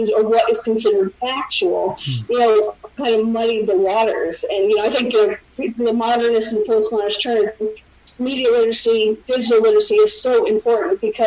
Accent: Michigan, United States; now in United Kingdom; because I grew up in Michigan, which is kind of, it's a more Democratic oriented, but I grew up in a very conservative community, very much Republican kind of dominated. So moving to the UK was really an eye-opener

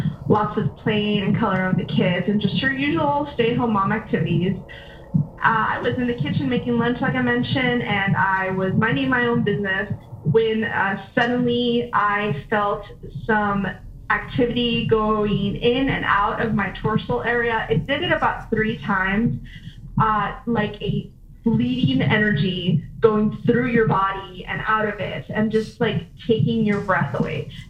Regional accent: Dallas, Texas, United States; I'm from Dallas, Texas.

